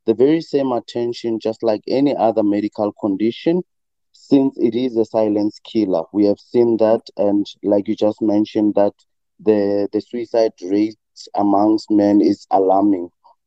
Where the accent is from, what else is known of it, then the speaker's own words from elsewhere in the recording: Soweto, Gauteng, South Africa; now in Angola; I was born and bred in Soweto. And yeah, I studied medicine in Cuba and I'm currently working in Angola